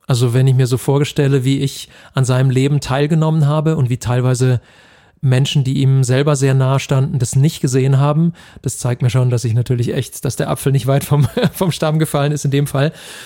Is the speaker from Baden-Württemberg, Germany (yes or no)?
yes; Kehl, Baden-Württemberg, Germany; in Kehl, also da, wo ich aufgewachsen bin